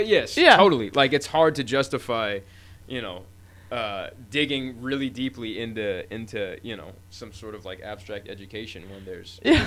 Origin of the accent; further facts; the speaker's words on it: California, United States; especially growing up in the Marin bubble